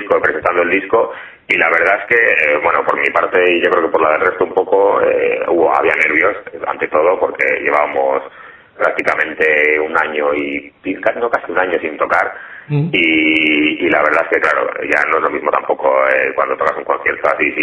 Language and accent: Spanish; Bilbao, Basque Country, Spain; O como somos de Bilbao, nos hemos permitido también el lujo de correr con los gastos de envío